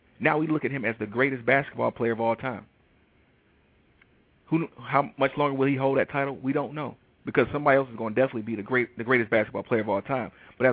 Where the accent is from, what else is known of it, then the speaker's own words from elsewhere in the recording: Detroit, Michigan, United States; Now, those of you who know me, I am from Detroit, Michigan.